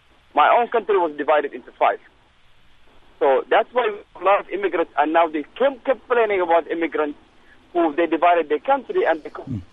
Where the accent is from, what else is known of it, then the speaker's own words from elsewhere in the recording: Somalia; I come from Somalia, where there is, the whole world knows what we're fighting for is for nothing.